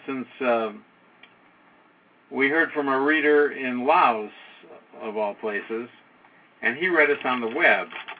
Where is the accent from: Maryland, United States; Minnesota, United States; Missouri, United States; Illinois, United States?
Illinois, United States; Chicago; I'm from Chicago.